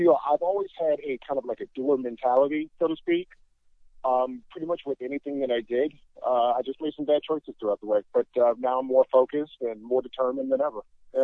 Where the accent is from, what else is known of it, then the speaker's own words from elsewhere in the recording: Michigan, United States; also born or lived in Virginia / New York; now in Hollywood, United States; Well, originally from Michigan, born and raised in Michigan, moved down to Virginia, left Virginia for New York, and then made my way up to California.